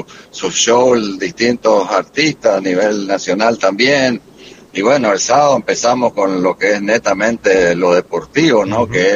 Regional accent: Goya, Corrientes, Argentina; accent: Corrientes; Sí, se nota por la tonada correntina, ¿no?

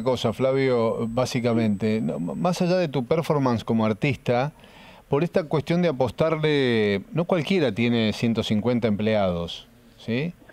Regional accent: Santa Fe, Argentina; allí en mi provincia de Santa Fe

